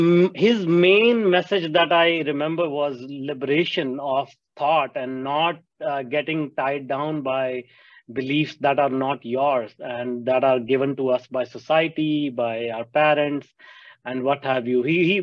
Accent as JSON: {"language": "English", "country": "India", "tie": "born or raised there", "said": "I grew up in India where all these modalities, especially meditation, and just being more spiritual, religion"}